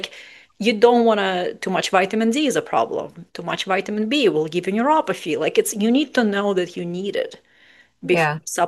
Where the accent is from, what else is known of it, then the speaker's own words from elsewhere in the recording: Russia; I grew up in Russia, so, and I'm very white